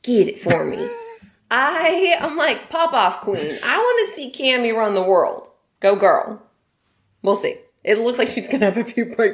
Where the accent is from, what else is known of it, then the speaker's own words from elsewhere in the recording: Austin, Texas, United States; I'm from Austin, Texas, and have tons of family in Dallas and in Fort Worth.